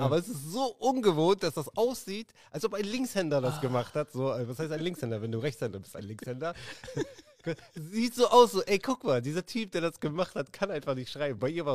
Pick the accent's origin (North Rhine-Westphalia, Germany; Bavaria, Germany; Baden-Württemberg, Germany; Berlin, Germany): North Rhine-Westphalia, Germany; Weckhoven; Weil, guck mal, wo ich groß geworden bin, Weckhofen, das ist bekannt.